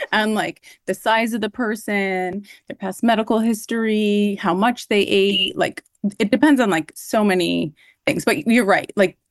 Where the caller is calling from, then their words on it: Farmington, Connecticut, United States; I'm in Farmington, Connecticut.